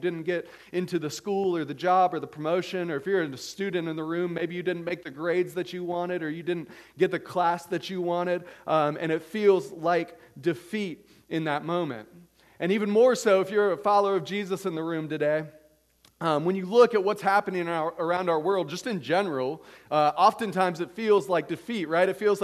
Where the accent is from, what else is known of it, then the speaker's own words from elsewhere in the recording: Durham, North Carolina, United States; moved away; But once I moved away from Durham and got a little bit older, I stopped caring about basketball as much.